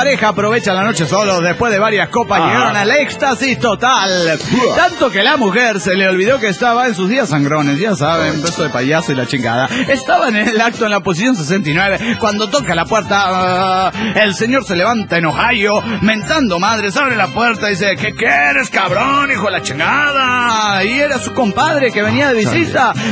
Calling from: Durango, Mexico; Soy el piromaníaco de Durango.

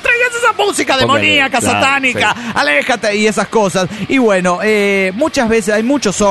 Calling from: Caracas, Capital District, Venezuela; Hola, soy el guardián de la Ávila de Caracas, Venezuela.

